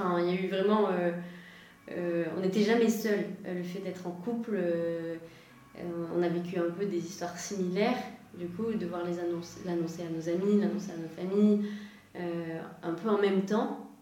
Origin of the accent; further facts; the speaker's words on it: Occitanie, France; Alors moi j'ai grandi à côté de Toulouse, à une heure de Toulouse plus exactement, dans un petit village dans les Pyrénées. Voilà, et après j'ai voyagé un petit peu plus, je suis allée faire mes études à Grenoble et maintenant je suis à Paris.